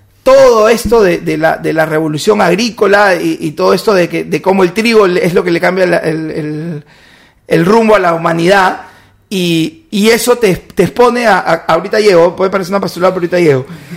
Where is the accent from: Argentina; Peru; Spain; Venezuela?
Peru; como sociedad, como peruano, nos encantan las etiquetas.